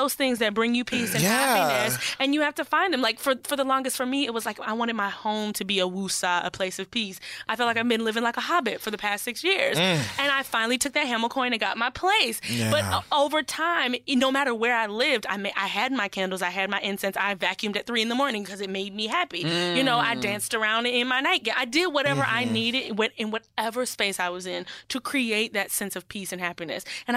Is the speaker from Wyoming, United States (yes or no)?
no; Atlanta, Georgia, United States; I'm from Atlanta and I love Atlanta to hell. I love it. Like I just, if I could move back tomorrow, I would.